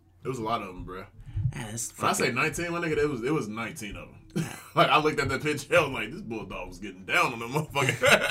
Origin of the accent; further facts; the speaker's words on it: Chicago, Illinois, United States; Oh, and I'm from Chicago, nigga.